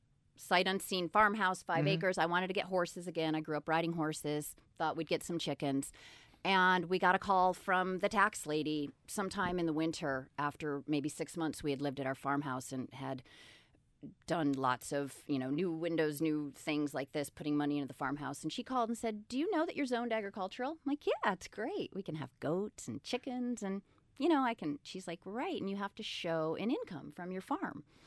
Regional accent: New York, United States; also born or lived in Los Angeles; now in Freeland, United States; I grew up in upstate New York.

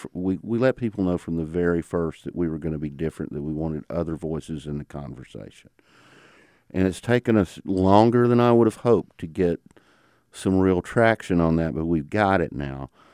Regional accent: Ellijay, Georgia, United States; when I was a kid growing up in Ellijay, Georgia.

